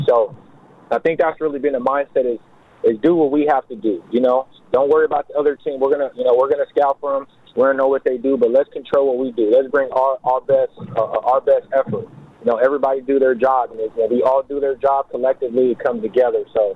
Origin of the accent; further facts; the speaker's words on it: San Diego, California, United States; first language Lingala; English is a second language; Mikasi means strong in my native language in Lingala, which is Central Africa. I started Mikasi about 5 years ago, and the reason for starting it was, you know, me growing up in the inner city in southeast San Diego